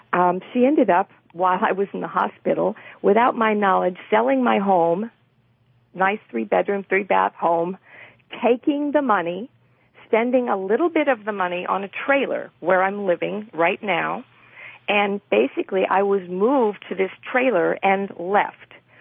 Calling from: Encinitas, California, United States; I'm calling from Encinitas, and I live in San Diego County.

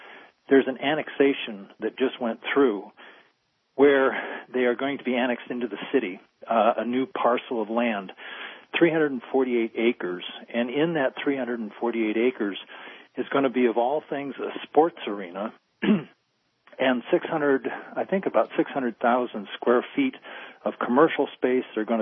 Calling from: Longmont, Colorado, United States; And I'm calling from Longmont, Colorado.

